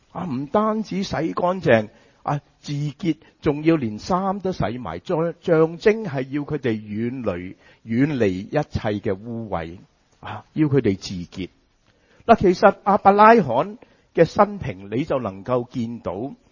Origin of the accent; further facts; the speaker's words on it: Hong Kong; 我哋香港人點講呀？趁佢病就點呀？